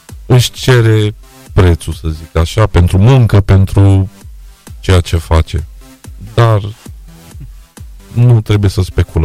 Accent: Romania; Noi ca și români.

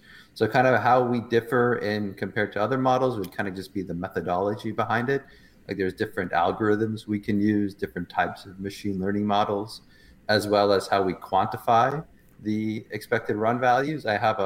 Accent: Toronto, Ontario, Canada; So I'm born and raised in Toronto.

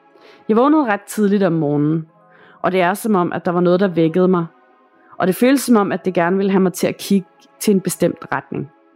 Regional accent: North Greenland, Greenland; da jeg var barn i Nordgrønland, hvor jeg kommer fra. Jeg var nok omkring 10 år gammel på det tidspunkt

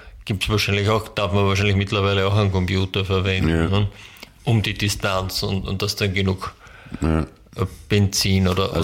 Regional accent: Austria; bei uns in Österreich ist es halt, wenn du Pech hast, schon sehr kalt in der Woche.

